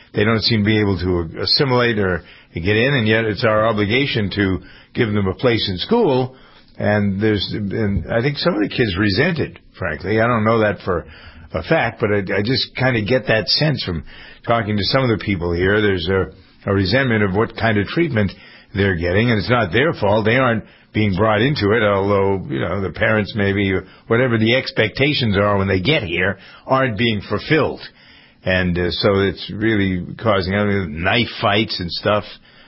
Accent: Framingham, Massachusetts, United States; A lot of violence in high schools here in Massachusetts. In my hometown, Framingham, they've had fights.

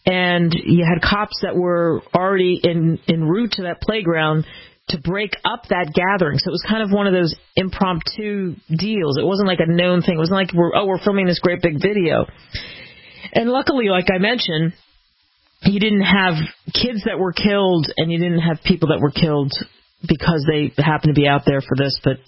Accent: New Orleans, Louisiana, United States; And I grew up outside of New Orleans, and it's a beautiful, wonderful city with a mosaic of different kinds of people.

